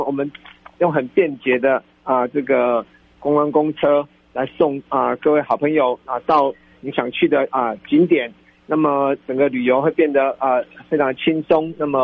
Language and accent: Chinese; Taiwan; 可是我们台湾人都很努力的重新站起来